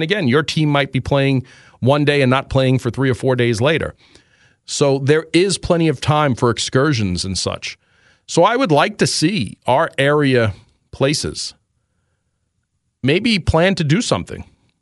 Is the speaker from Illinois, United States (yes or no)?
no; Astoria, New York, United States; when I grew up in Astoria, Queens